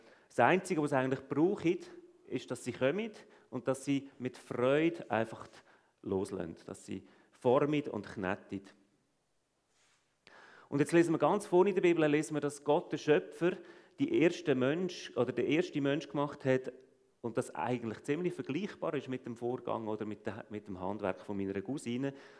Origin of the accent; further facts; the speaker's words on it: Central Switzerland, Switzerland; accent: Lucerne dialect; Ich bin in der Innerschweiz aufgewachsen, bin lange auf der Suche gewesen, spirituell. Ich war eigentlich Forstingenieur ursprünglich. Ich bin vor 10 Jahren zum Glauben gekommen an Jesus Christus